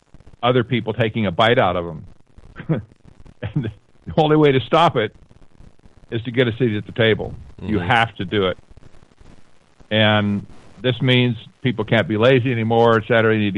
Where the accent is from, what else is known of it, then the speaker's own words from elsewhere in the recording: Colusa, California, United States; I grew up around the Brown family in general, and that was up in Calusa, California, where they had a house on the other end of the block from where my grandmother's house was.